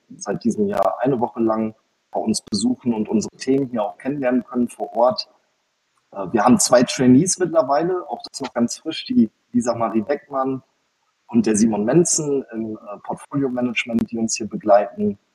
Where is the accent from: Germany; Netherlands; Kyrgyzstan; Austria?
Germany; Senden, North Rhine-Westphalia; komme aus Senden. Das ist hier in der Nähe von Münster, 15 Kilometer weit entfernt. Habe vorher 10 Jahre in Münster gewohnt, bin aber in Senden aufgewachsen, also so ein bisschen back to the roots.